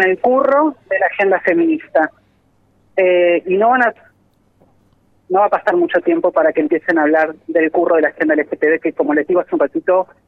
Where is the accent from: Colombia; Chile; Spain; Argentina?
Argentina; Mar del Plata, Buenos Aires Province; allá en mi ciudad de Mar del Plata